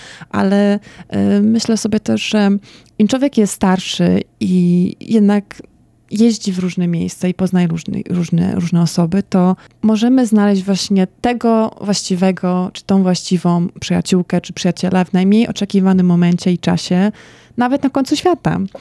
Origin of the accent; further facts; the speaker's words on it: Słupsk, Pomeranian Voivodeship, Poland; moved away; ja jestem ze Słupska, więc ja jestem urodzona dosłownie prawie nad Bałtykiem, 15 kilometrów, tak.